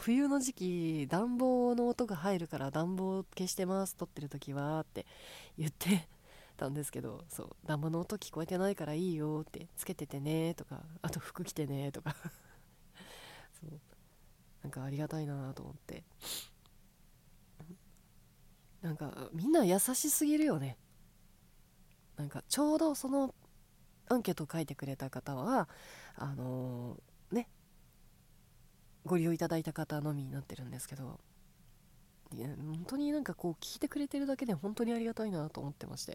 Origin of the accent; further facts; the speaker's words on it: Kansai, Japan; 急なぎこちない関西弁生まれも育ちも関西です、